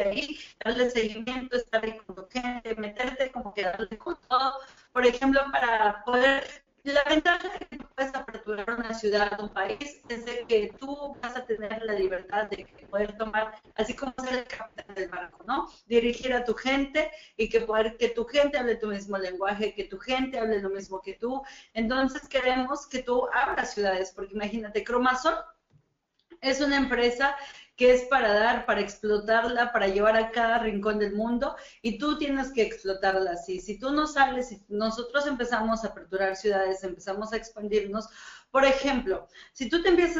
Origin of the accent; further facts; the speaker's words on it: Mexico; now in Lima, Peru; soy mexicana, estoy muy contenta porque ya llevo 3 años viviendo aquí en Perú